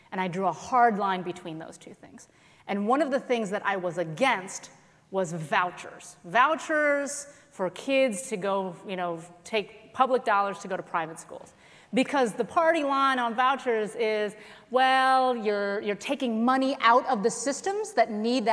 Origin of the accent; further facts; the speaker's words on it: South Korea; In my home country of South Korea, I actually spent a year there when I was in elementary school.